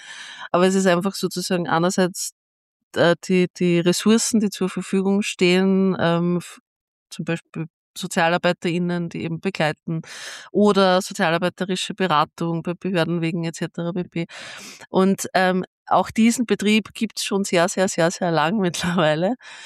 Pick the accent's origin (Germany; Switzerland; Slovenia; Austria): Austria; Ebensee, Upper Austria; Ich komme ursprünglich aus der Gemeinde Ebensee.